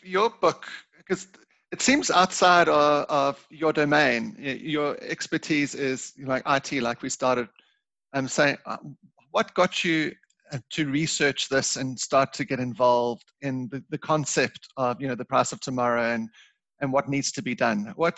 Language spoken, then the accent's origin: English; South Africa; I come from South Africa, and in South Africa, we've actually got the biggest gap in the entire world between the rich and the poor